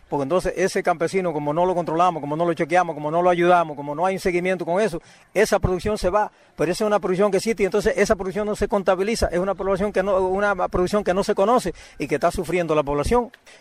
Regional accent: Cuba; born there; Yo nací en la Sierra Maestra. Te bajamos de allá en plena guerra, el año 58, principio del 59, nos estábamos viviendo ya para la zona de Cauto Cristo.

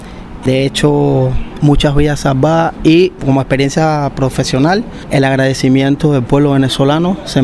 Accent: Cuba; yo creo que es muy satisfactorio la aceptación de nosotros como médicos cubanos.

